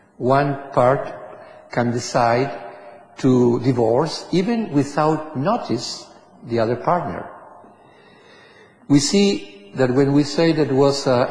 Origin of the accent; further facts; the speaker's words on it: Spain; accent: Spanish; English is a second language; my Spanish background is strong in my accent. I apologize for my English.